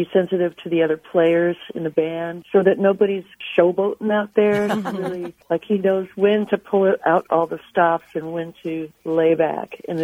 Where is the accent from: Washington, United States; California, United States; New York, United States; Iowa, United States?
Washington, United States; Seattle; I came from Seattle, all of us musician friends from Seattle